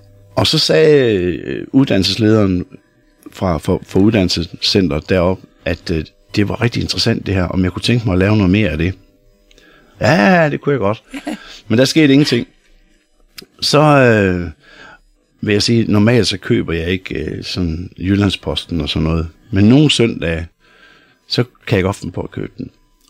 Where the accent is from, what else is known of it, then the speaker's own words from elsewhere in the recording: Herning, Central Denmark Region, Denmark; also born or lived in Aalborg; Jeg er født i Aalborg, og mine forældre de flyttede til Herning, og så på et tidspunkt så flyttede jeg tilbage til Aalborg, da jeg blev voksen igen.